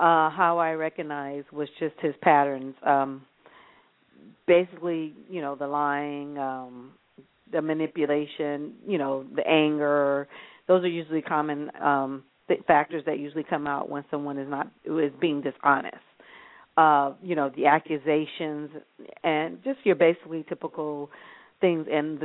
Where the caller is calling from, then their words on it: Rancho Cucamonga, California, United States; Okay, I'm calling from Rancho Cucamonga, California.